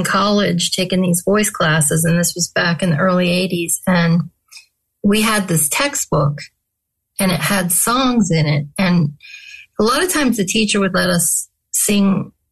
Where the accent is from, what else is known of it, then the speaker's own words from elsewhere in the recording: Conshohocken, Pennsylvania, United States; my hometown paper back in Pennsylvania